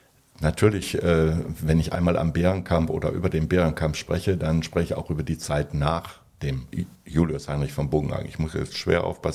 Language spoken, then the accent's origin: German; Dinslaken, North Rhine-Westphalia, Germany; now in Drevenack, Germany; Ja, Dienstlaken ist nach wie vor meine Heimat. Ich wohne zwar in Drevenack, aber Drevenack ist ja nun nicht so weit.